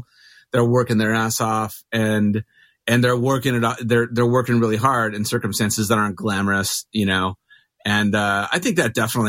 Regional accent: Mesa, Arizona, United States; now in Phoenix, United States; So I grew up in Mesa. I live in Phoenix, which is just like just kind of two towns over.

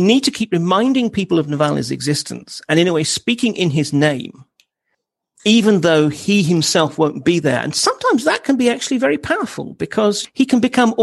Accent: United Kingdom; I'm sorry, as a Brit speaking to an American, but makes a lot more sense to me.

